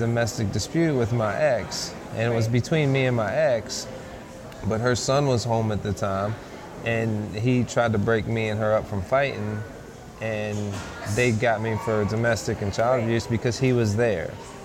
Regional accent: West Virginia, United States; I was born in Virginia, but I'm originally from West Virginia. I have a big family, more on my father's side than my mother's side, but big support group.

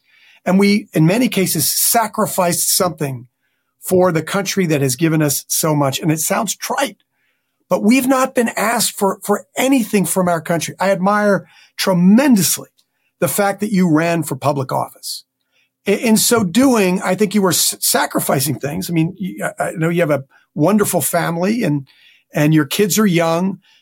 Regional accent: Texas, United States; Ted Cruz in my home state of Texas adopted that to great effect in his campaign.

